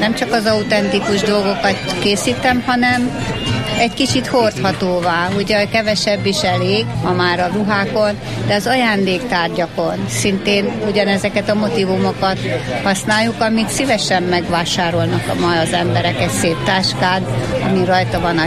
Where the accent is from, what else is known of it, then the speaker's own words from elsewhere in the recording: Nagyvisnyó, Heves, Hungary; Én ebbe születtem, Nagy Visnyó, a szülőfalum, a Bükkhegység másik oldala, az északi oldala. Tehát Nagy Visnyón mi ezzel foglalkoztunk.